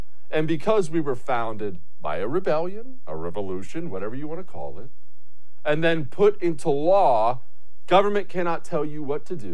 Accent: United States; And then I thought, oh, of course, I'm an American.

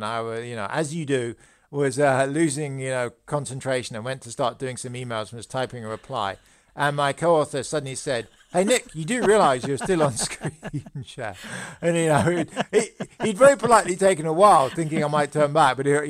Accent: London, United Kingdom; moved away as an adult; now in United States; I was born in London. I lived in London until I was 30. I'm basically a city person.

